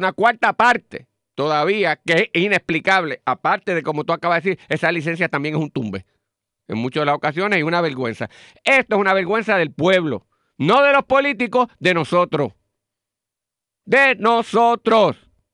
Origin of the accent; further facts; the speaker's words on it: Puerto Rico; somos boricua para que tú lo sepas.